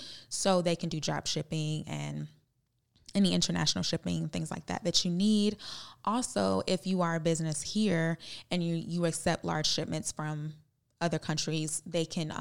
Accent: Detroit, Michigan, United States; I'm from Detroit. And so I saw family members who worked for the plants, the car plants for years and years and years.

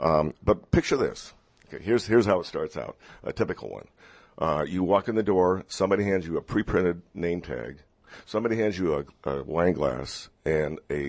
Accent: San Diego, California, United States; I actually grew up in San Diego. I was born and raised in San Diego, so I am a native Californian.

